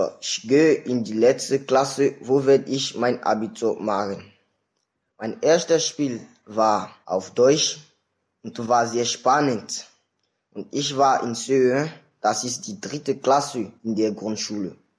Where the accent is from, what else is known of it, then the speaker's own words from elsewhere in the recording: Côte d’Ivoire; born there; German is a second language; Ich bin am 30.09.1998 geboren in Elfenbeinküste in Ajami.